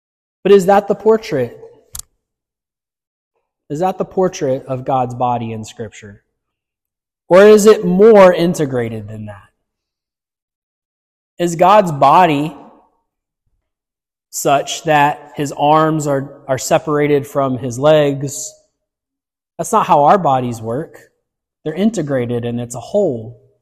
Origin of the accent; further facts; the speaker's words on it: the South, United States; I grew up in the South, as you guys know, sometimes old people would talk about meals like that.